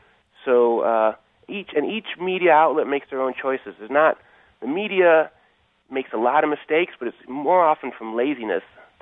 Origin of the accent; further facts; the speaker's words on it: Illinois, United States; now in California, United States; And I'm from Illinois, by the way. I went to University of Illinois